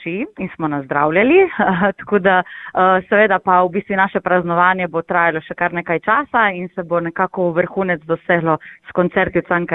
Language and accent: Slovenian; Ajdovščina, Gorizia, Slovenia; Jaz sem tudi Primorka, no, doma sem iz Ajdovščine